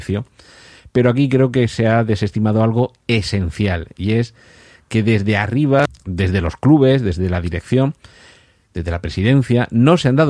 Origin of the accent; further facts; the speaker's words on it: Murcia, Region of Murcia, Spain; soy de Murcia y prefiero que gane el Real Murcia.